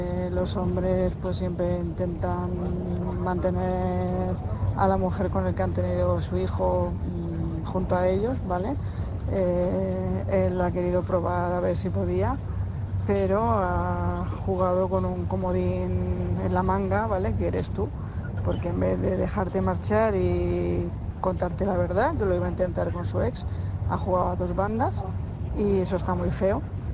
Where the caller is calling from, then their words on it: Tarragona, Catalonia, Spain; corresponsal de Tarragona